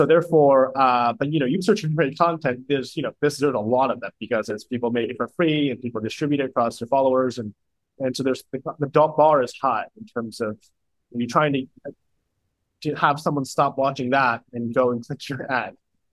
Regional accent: New York, United States; So my grandfather worked at IBM. I grew up in New York near the IBM headquarters.

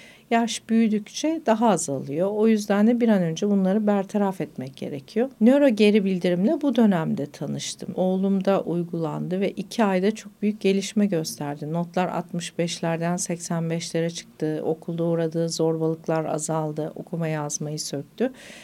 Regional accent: Kayseri, Turkey; born there; Kayseri doğumluyum. 5 yaşında okumayı yazmayı söktüm. Kayseri Lisesi mezunuyum.

